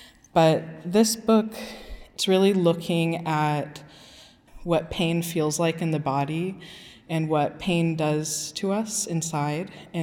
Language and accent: English; Portland, United States; I grew up here in Portland. My mom is Guatemalan. My dad is white with the mixed background, Irish and stuff.